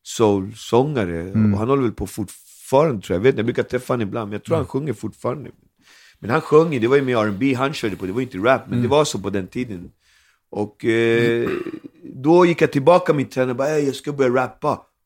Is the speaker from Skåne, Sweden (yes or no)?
no; Alby, Stockholm County, Sweden; jag kommer från Alby. Jag hade aldrig varit utanför Alby när jag var liten, du vet. Alltså, jag var född, fostrad i Alby. Alltså, det kom professorer och intervjuade mig för att jag pratade så mycket slang, så som vi pratade i Alby.